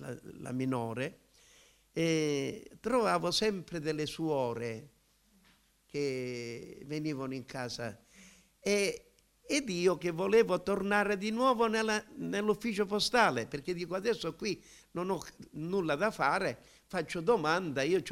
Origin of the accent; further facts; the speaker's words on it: Chiaravalle, Marche, Italy; tornando dal militare a Chiaravalle, perché sono nato e cresciuto a Chiaravalle fino a una certa età